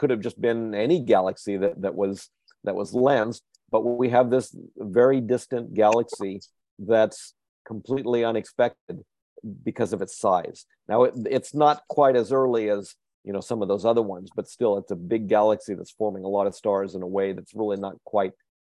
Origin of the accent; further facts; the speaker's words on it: Denver, Colorado, United States; I'm from Denver, and the University of Denver has an observatory at Mount Evans, which you can see from Denver